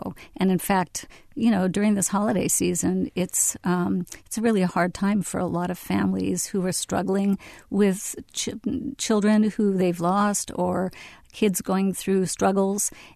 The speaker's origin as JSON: {"language": "English", "town": "Fresno", "region": "California", "country": "United States", "tie": "born or raised there", "said": "I grew up in Little Armenia in southeast Fresno, and I think that's that sense of rootedness and that sense of family."}